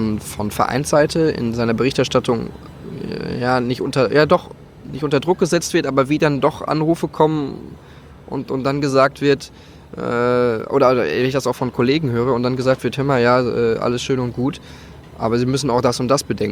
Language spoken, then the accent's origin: German; Hamburg, Germany; Ich bin ja, aus Hamburg.